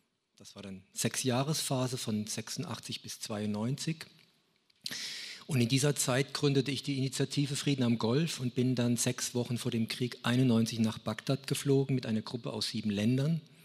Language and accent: German; Worms, Rhineland-Palatinate, Germany; born there; now in Freising, Germany; Ich komme aus Freising bei München, bin aber gebürtiger Wormser